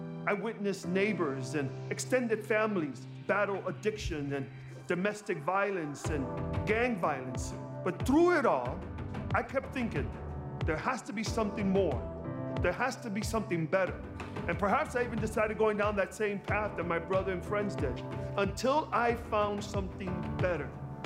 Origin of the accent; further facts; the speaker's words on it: Chicago, Illinois, United States; You see, growing up in Humboldt Park, one of the worst parks in Chicago, I learned quickly not to want much, expect much, hope for much.